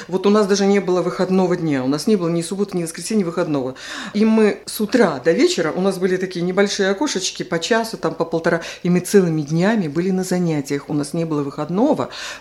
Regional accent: Belarus; Вот я была из Белоруссии, моя подруга была с Украины.

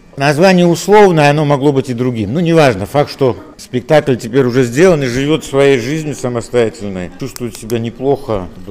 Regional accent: Abkhazia, Georgia; Сам я из Абхазии, но и родом с Луны.

